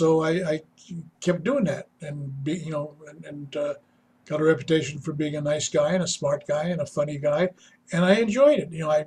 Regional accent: Manhattan, New York, United States; I was born and raised in Manhattan. I took public transit to school every day for 6 years.

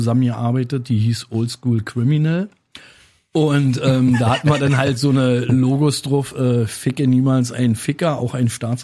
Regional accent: Berlin, Germany; Ich komme aus der Gropiusstadt.

